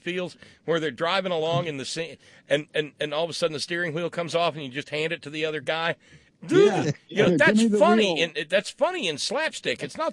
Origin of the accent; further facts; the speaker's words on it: Florence, Alabama, United States; I hope he never goes down to my hometown and ruins for me my favorite ice cream.